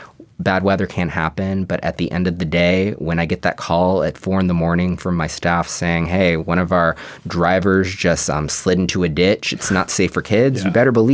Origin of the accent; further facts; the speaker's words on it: Texas, United States; And just to remind the public, I'm from Texas, so yeah. I'm learning snow like a lot of people.